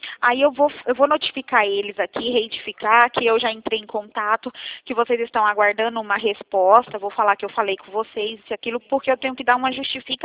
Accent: Bahia, Brazil; Isso, eu sou baiana.

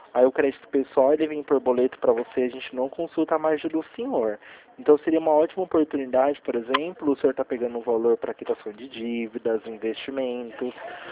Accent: Campinas, São Paulo, Brazil; Eu sou aqui de Campinas, São Paulo.

